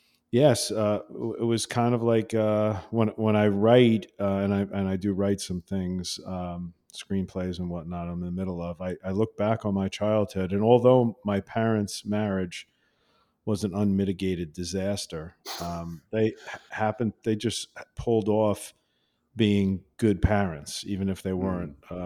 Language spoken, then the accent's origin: English; Massapequa, New York, United States; I grew up in Massapequa, Long Island, and I had a really great childhood and great parents.